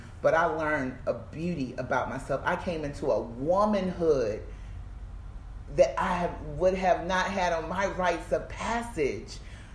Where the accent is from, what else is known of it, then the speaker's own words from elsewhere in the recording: United States; as I study the white counterparts that I grew up on American soil